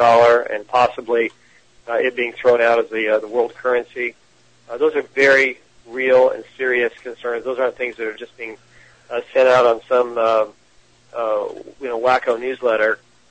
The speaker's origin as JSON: {"language": "English", "town": "Redding", "region": "California", "country": "United States", "tie": "born there", "said": "I was born in Reading, and I have a lot of history with Reading, and I'd like to do everything I can to help Reading and the people of Reading."}